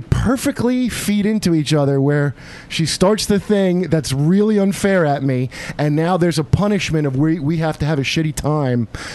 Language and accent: English; Yemen; I was raised in Yemen, so no, it's not.